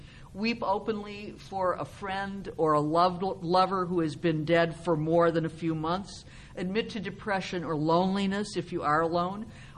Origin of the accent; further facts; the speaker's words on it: Michigan, United States; my mom organized a reading for me at a bookstore in my hometown in Michigan.